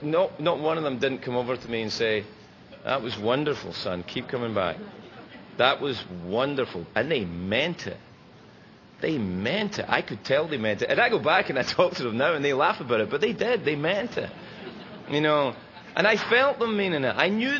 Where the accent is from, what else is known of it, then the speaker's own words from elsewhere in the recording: Glasgow, Scotland, United Kingdom; I was scared going to AA meetings in my hometown. And I went to the, if you're ever in Glasgow, go to the South Side meeting on a Wednesday night.